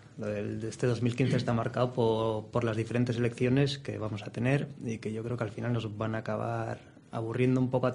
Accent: Basque Country, Spain; yo en mi caso, yo soy vasco

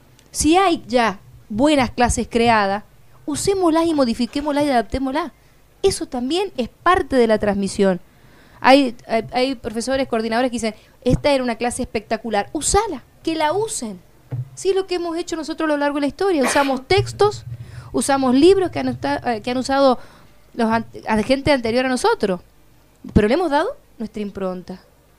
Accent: Argentina; por todo lo que nosotros, el argentino, tiene como costumbres argentinas, digo yo, como el identitario que tenemos todos los argentinos, ¿no?

